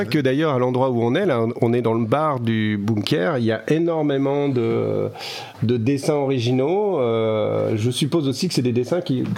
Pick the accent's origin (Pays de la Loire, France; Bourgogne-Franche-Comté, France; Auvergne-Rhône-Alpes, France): Pays de la Loire, France; Nantes; Je viens de Nantes il y a longtemps, mais voilà.